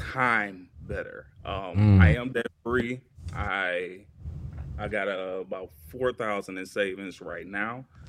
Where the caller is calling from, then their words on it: Atlanta, Georgia, United States; I'm calling in from Atlanta.